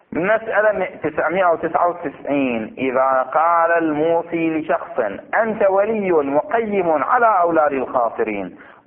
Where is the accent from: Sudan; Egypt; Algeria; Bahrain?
Bahrain; Abu Saiba, Northern Governorate; ودفن في قريتنا قرية أبو صيبع، ولا زال قبره موجود.